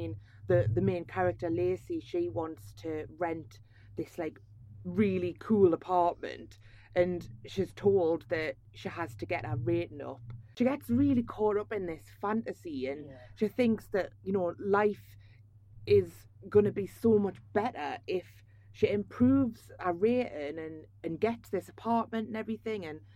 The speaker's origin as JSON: {"language": "English", "region": "North East England", "country": "United Kingdom", "said": "From like Tyneside."}